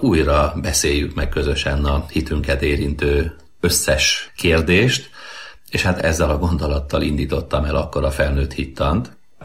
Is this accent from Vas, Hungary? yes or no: yes; Vas, Hungary; Mi vidéki emberek vagyunk, feleségem Sopronból, én pedig Vas megyéből, Körmend közeléből származom.